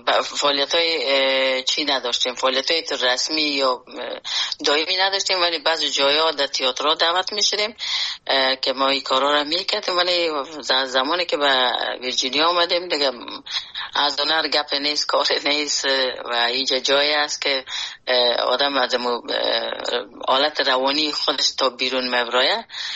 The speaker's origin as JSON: {"language": "Persian", "country": "Afghanistan", "moved": "yes", "said": "وقتی که ما در بیرون از افغانستان آمدم"}